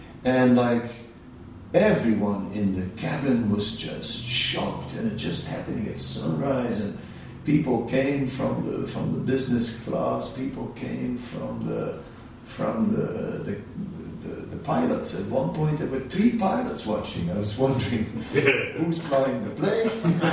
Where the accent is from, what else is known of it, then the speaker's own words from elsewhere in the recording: Netherlands; You know, so then I said, oh, I'm also from Holland, this and that.